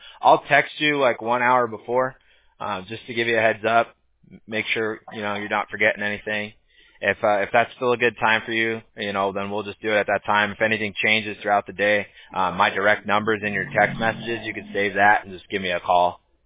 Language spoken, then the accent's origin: English; Huntington Beach, California, United States; Like, I grew up in Huntington Beach. It's, like, Surf City.